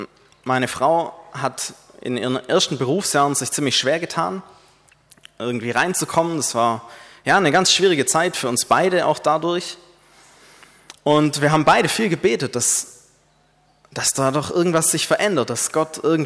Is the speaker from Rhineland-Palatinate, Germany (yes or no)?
no; Aidlingen, Baden-Württemberg, Germany; Ich komme nämlich hier aus Aidlingen. Ich wohne hier in Aidlingen.